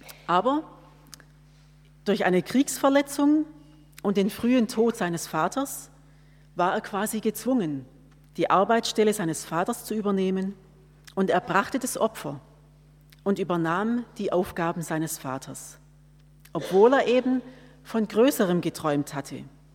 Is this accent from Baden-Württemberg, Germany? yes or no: yes; Deufringen, Baden-Württemberg, Germany; born there; now in Aidlingen, Germany; Also gebürtig aus Däufringen, aber schon viele Jahre hier in Aidlingen in der Schwesternschaft.